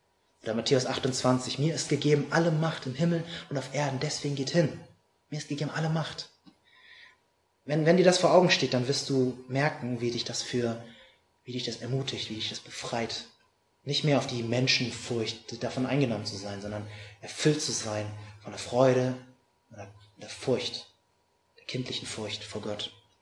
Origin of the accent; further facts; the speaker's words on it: Hamburg, Germany; ich komme ja aus dem Norden, aus Hamburg